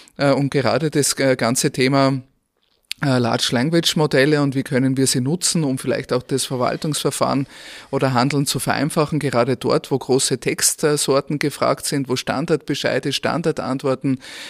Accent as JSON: {"language": "German", "country": "Austria", "lives_now": "Germany", "said": "meinem Heimatland Österreich"}